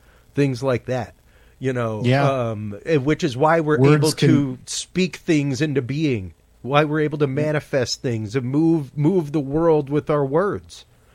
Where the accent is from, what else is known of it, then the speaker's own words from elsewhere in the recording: Houston, Texas, United States; I'm from Houston, Texas.